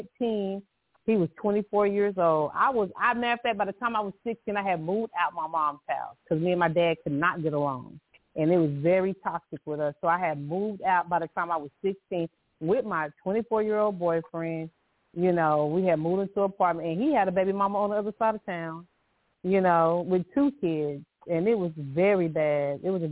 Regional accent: Louisiana, United States; we're originally from Louisiana. So I would go down there and stay summers, and that's when I would get that other side. When I came to Texas, life is different.

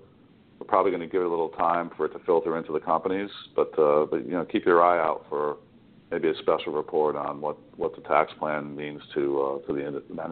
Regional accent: Connecticut, United States; Yeah, you're right, and I'm from Connecticut, so I have a similar situation

